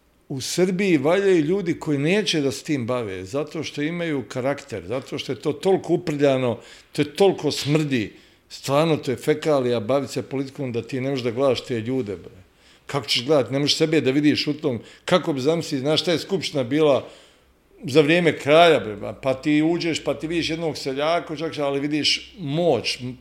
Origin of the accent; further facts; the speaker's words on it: Bosnia & Herzegovina; now in Belgrade, Serbia; ja sam tvoj otac, kad smo došli iz Bosne, mi smo isto to tako, ja sam pitao, ušao sam na Kalnić pijacu, još sam ja zato bio Beograđanin